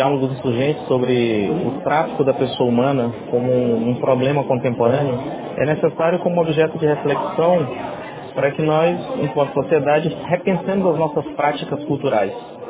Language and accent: Portuguese; Maranhão, Brazil; aqui mesmo no nosso estado, eu sou maranhense, posso falar isso